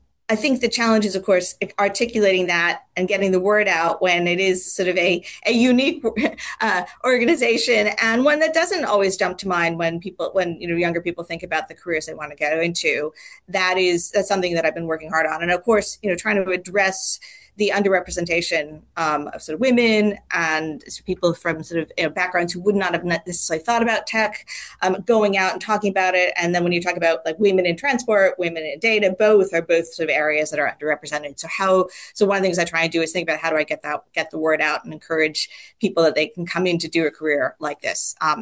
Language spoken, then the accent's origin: English; United States; also born or lived in Los Angeles; now in United Kingdom; as you can tell from my accent, as you know, Leon. I am now a Brit, but I started off as an American who lived in the Washington, D.C. area, and then in L.A.